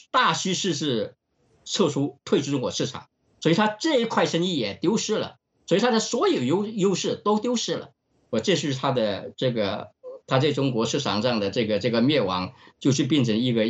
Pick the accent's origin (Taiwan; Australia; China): Australia; 这个Murdoch 是我们澳大利亚人，当然后来入了美国籍